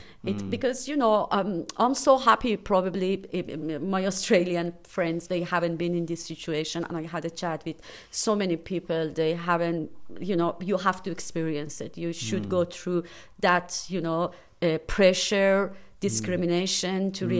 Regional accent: Tehran, Tehran Province, Iran; I belong to the generation. You know, I was born in Tehran in 1980, and it was straight away after revolution, and after that we had war.

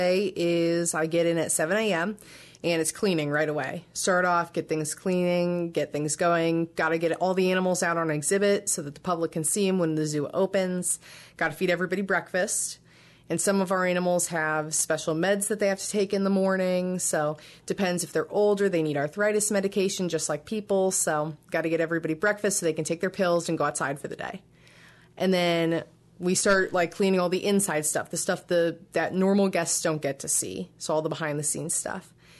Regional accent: Ohio, United States; So I am from Ohio originally.

